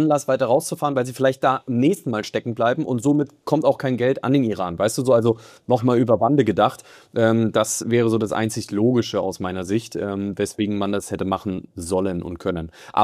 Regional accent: Hesse, Germany; Also ich bin ja früher an der osthessischen Grenze zu Thüringen, also Westthüringen, Osthessen, das war so die Ecke, wo ich groß geworden bin

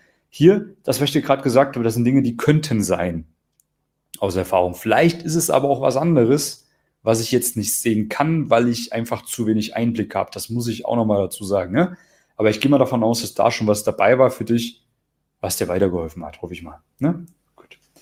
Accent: East Germany, Germany

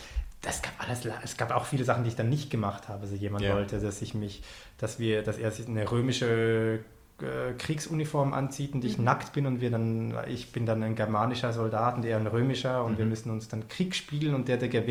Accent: Switzerland; ich als Schweizer

